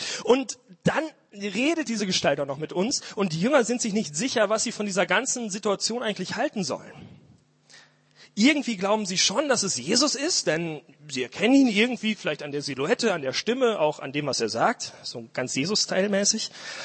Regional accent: Bünde, North Rhine-Westphalia, Germany; Ich bin in Bünde aufgewachsen, Nordrhein-Westfalen, mal Bielefeld.

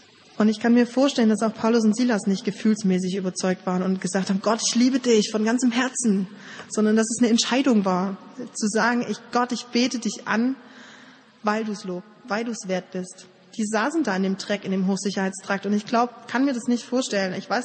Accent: Saxony, Germany; Ich stamme aus dem Erzgebirge. Bei uns gibt's hin und wieder mal so kleinere Beben.

